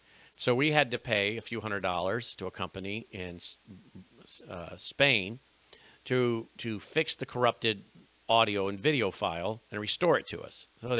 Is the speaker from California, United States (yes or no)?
no; Tennessee, United States; And I'm from Tennessee.